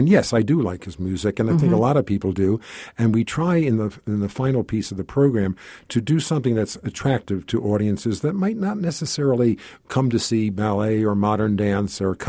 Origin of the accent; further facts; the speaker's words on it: Northeast, United States; Well, from all over the Northeast.